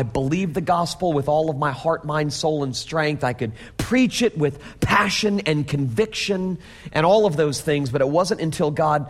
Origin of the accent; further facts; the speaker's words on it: Florida, United States; Florida's my home. I was born in Florida. I was raised in Florida. I am a rare Florida native.